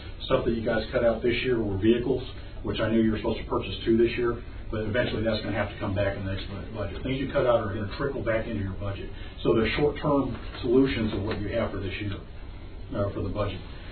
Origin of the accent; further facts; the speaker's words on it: California, United States; And I grew up in California, and the Sheriff Department actually contracted with municipalities